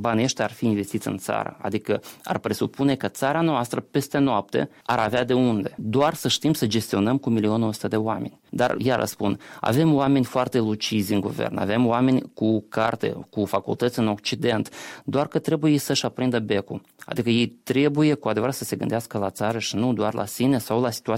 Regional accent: Moldova; Noi suntem moldoveni, noi vorbim moldovenește, noi trăim în Moldova

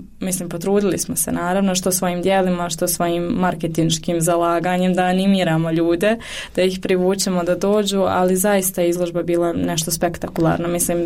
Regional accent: Sarajevo, Federation of Bosnia and Herzegovina, Bosnia & Herzegovina; jer ja sam ipak iz Sarajeva

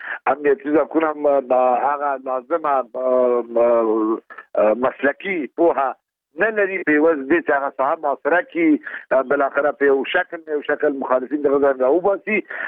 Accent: Afghanistan; زه یو افغان یم، د افغان په صدر ما هیله دا ده چې دواړه خواوې جنگ بند کړي

